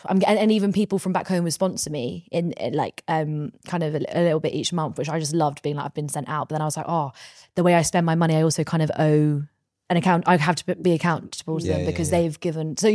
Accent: England, United Kingdom; I am English, but I think I really battle with that of like, I'll never know.

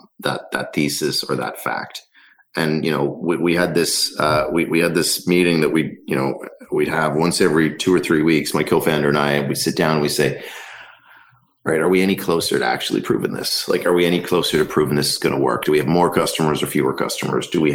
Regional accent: Dublin, Leinster, Ireland; moved away as an adult; also born or lived in Budapest / London / Boston; now in United States; So I grew up in Dublin, grew up in Rathcoole. I went to college in Dublin, and then I spent some time in Budapest in Hungary

